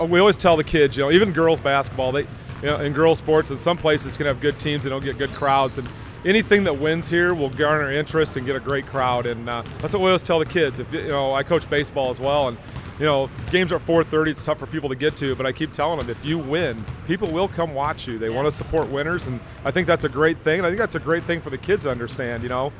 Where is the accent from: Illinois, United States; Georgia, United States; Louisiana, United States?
Illinois, United States; Quad Cities; So I grew up in the Quad Cities, went to United Township, played some basketball at Blackhawk there in Moline, and then went to ISU.